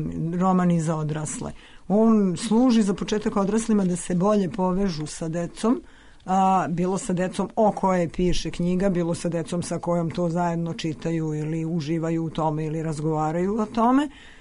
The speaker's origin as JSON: {"language": "Serbian", "town": "Bela Crkva", "region": "Vojvodina", "country": "Serbia", "tie": "born or raised there", "said": "ja setim da u mom zavičaju koji je Bela crkva postoji nešto što se rimuje sa Lasta"}